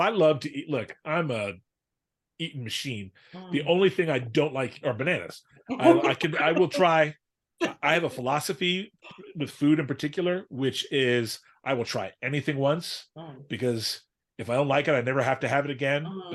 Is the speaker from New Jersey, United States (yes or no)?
yes; New Jersey, United States; I'm from the Northeast. I'm from New Jersey, okay?